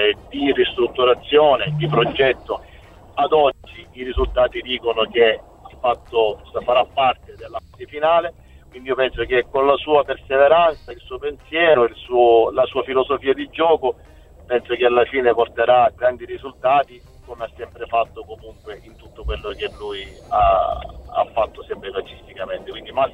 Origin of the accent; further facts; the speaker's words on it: Sicily, Italy; Allora, no, da siciliano sicuramente è un orgoglio